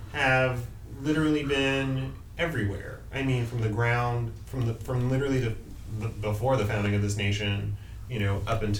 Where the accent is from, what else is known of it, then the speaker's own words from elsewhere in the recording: Texas, United States; and I say this as a Texan, so everybody be offended